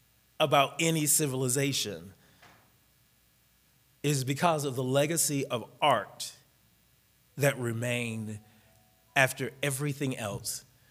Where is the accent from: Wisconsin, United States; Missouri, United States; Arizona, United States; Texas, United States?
Missouri, United States; Kansas City; When I grew up in Kansas City, I had art class, speech, debate.